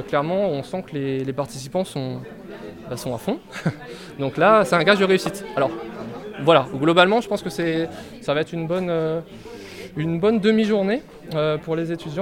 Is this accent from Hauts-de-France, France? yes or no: yes; Douai, Hauts-de-France, France; je suis de Douai.